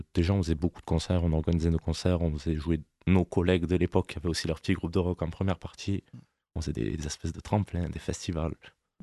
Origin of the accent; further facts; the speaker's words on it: Montpellier, Occitanie, France; Pareil, plus vers chez moi, à Montpellier.